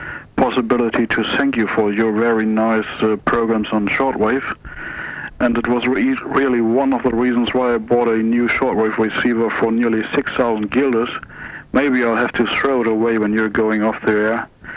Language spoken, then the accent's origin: English; Germany; English is a second language; now in The Hague, Netherlands